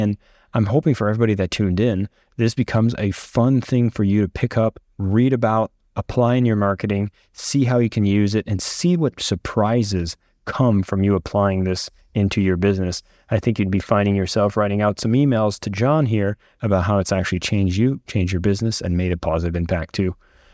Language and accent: English; Canada; obviously I'm French Canadian, so I do love cheese.